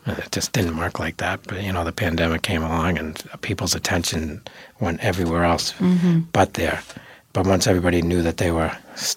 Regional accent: Falmouth, Massachusetts, United States; Even though I grew up in Falmouth and North Falmouth area, I didn't really know anybody.

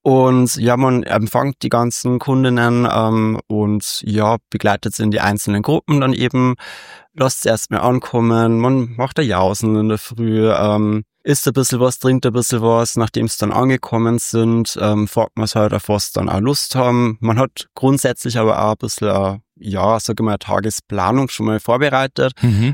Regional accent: Bavaria, Germany; now in Vienna, Austria; bin 32 Jahre alt, gebürtig komme ich aus Bayern, bin jetzt seit circa 3 Jahren in Wien.

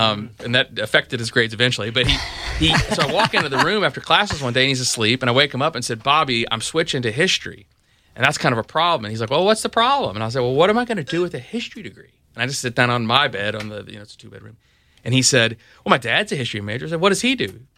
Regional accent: Jacksonville, Florida, United States; also born or lived in Lakeland; I grew up in Jacksonville.

